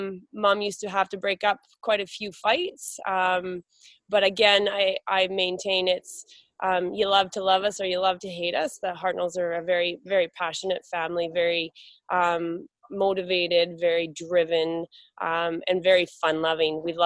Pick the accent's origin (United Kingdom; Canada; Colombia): Canada; Saskatchewan; I grew up in Saskatchewan, super, super, super small towns where the only thing available for us 8 months of the year was a rink.